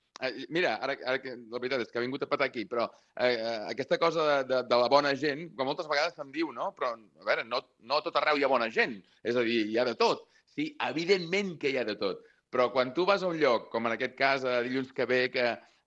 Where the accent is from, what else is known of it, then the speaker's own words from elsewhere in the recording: Sant Feliu de Buixalleu, Catalonia, Spain; A Castellví de la Marca i al meu poble, Sant Feliu de Buixalleu, també deu haver-hi de tot.